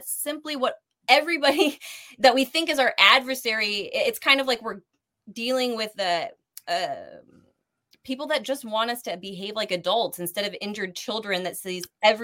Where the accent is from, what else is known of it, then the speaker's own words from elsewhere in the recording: United States; And the one thing I'll add is, as an American, I think of My Lai and the Abu Ghraib scandal